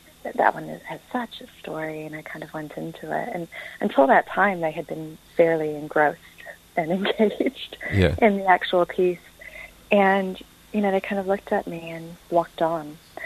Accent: Wellington, New Zealand; also born or lived in United States; I was born in the States, but I grew up in Wellington.

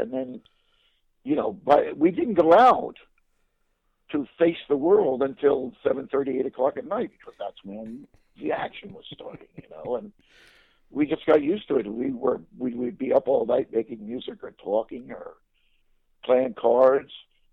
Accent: New Jersey, United States; And it gives you a real chip on your shoulder. You think, oh, yeah, I'm from New Jersey.

